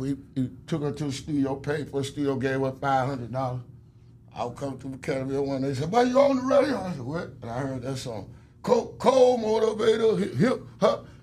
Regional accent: Canterville, Georgia, United States; And I'm from Canterville, and it was li

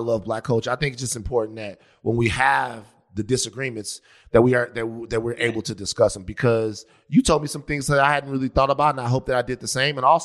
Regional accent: Baton Rouge, Louisiana, United States; Hold on. I'm from Baton Rouge, Louisiana, dog.

